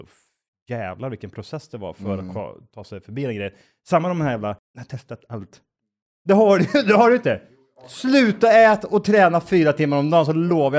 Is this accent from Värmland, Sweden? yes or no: yes; Kristinehamn, Värmland, Sweden; Men när jag var hemma i Kristinehamn nu så hjälpte jag till farsan.